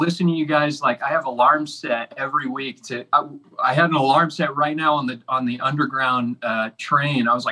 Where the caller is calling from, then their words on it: Paris, Île-de-France, France; We're calling you from Paris, France right now.